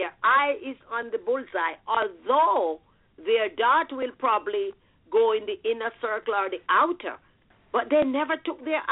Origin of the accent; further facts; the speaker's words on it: Jamaica; I grew up poor in Jamaica.